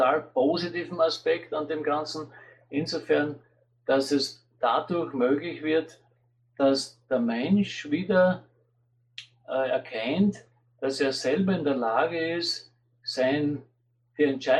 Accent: Austria; Und bei uns in Österreich hat diese Monika Silvester-Resch, sie hat da ausgearbeitet

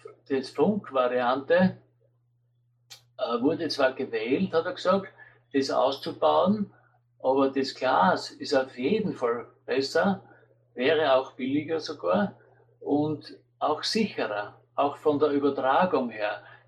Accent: Austria; Und bei uns in Österreich hat diese Monika Silvester-Resch, sie hat da ausgearbeitet

